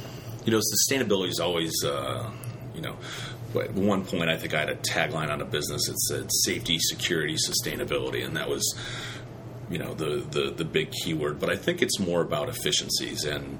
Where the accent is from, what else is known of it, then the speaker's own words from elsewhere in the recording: Illinois, United States; we're from Illinois.